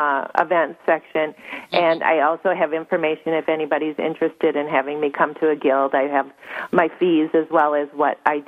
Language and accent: English; Canada; now in United States; I'm from Canada originally. I was born in Canada